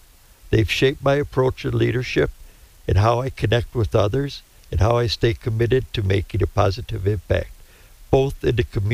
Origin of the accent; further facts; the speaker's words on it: Tomahawk, Wisconsin, United States; I was born and raised in Tomahawk. It's been my home for 63 years. I graduated from Tomahawk High School in 1981.